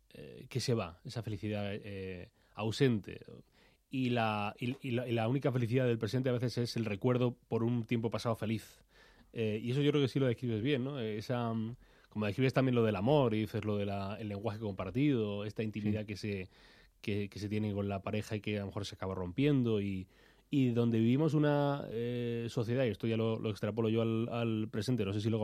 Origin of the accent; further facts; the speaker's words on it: Granada, Andalusia, Spain; now in Madrid, Spain; con colegas de Granada, de mi ciudad natal